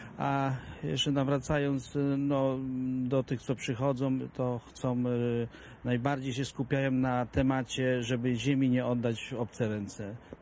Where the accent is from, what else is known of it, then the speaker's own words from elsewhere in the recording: Piła, Greater Poland Voivodeship, Poland; ja jestem aż spod Piły i jestem dumny, jak tu przyjadę